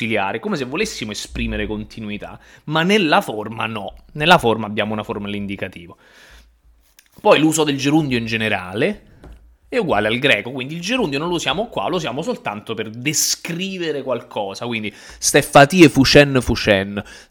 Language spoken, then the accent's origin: Italian; Taranto, Apulia, Italy; accent: Tarantino; E quindi col dialetto tarantino iniziamo a vedere un po' di roba greca nel nostro dialetto.